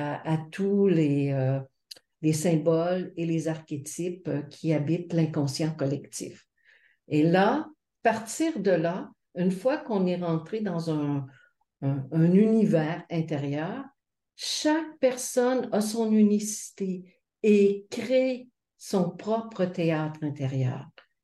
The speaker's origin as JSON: {"language": "French", "region": "Quebec", "country": "Canada", "accent": "Québécois", "said": "Il vient des Amériques et plus particulièrement du Québec."}